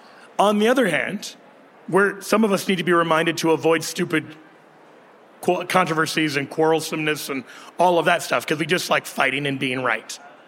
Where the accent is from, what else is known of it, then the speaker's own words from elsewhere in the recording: Kansas City, United States; Talk football with me after this. I'm from Kansas City. I'll be insufferable.